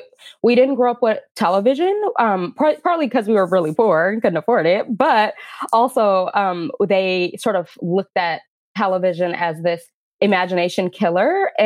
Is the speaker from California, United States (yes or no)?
yes; Oakland, California, United States; So I'm born and raised in East Oakland, which for lack of a better way to say is the hood.